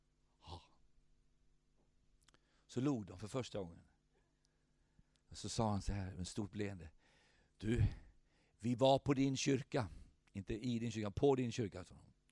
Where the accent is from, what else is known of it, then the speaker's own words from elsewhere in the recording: Kabul, Afghanistan; Swedish is a second language; now in Sweden; Alltså jag kommer från Kabul, Afghanistan.